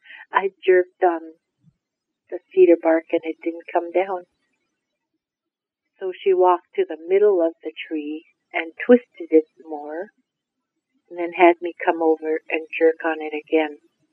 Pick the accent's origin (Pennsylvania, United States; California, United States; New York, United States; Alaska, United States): Alaska, United States; Kake; I am of the Raven people, of the freshwater marked salmon. I am a child of the killer whale, and I'm from Cake, Alaska.